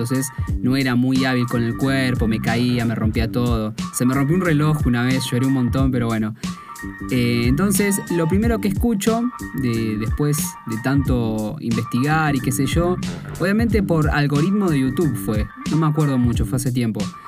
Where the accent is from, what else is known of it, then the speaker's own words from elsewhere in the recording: Lanús, Buenos Aires Province, Argentina; tengo 22 años, soy de Buenos Aires, Argentina, específicamente de Lanús, de Zona